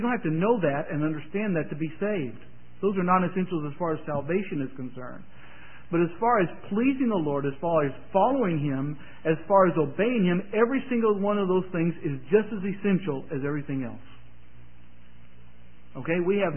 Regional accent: Missouri, United States; Of course, I'm from Missouri, so, you know, I try to balance it out a little bit.

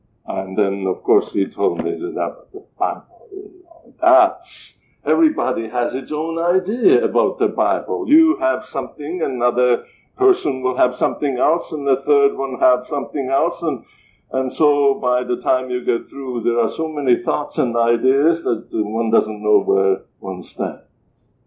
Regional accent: Estonia; moved away; we had a privilege of visiting my home country, Estonia, last year, after 46 years of absence

